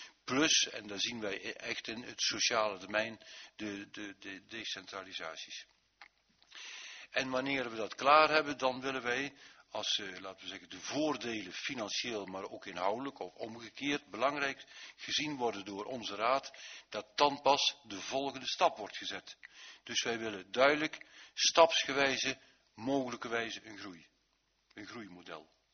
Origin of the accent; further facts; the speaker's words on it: North Brabant, Netherlands; Om in deze tijd en als Brabander en als Brabantse gemeente iets apart te doen